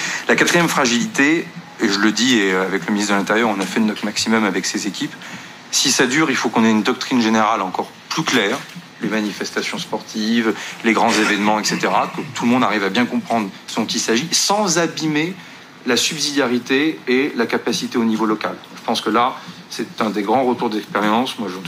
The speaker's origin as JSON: {"language": "French", "region": "Normandy", "country": "France", "said": "comme on dit chez moi en Normandie"}